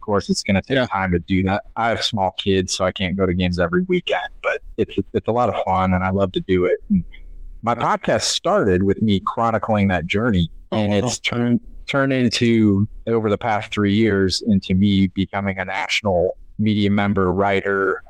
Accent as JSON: {"language": "English", "town": "Flint", "region": "Michigan", "country": "United States", "tie": "born or raised there", "said": "I grew up in Flint, Michigan. So I'm a big Detroit Pistons fan"}